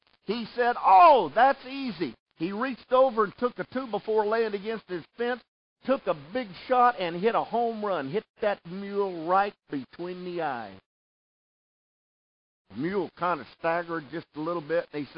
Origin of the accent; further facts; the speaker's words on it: Texas, United States; Yeah, I'm from Texas.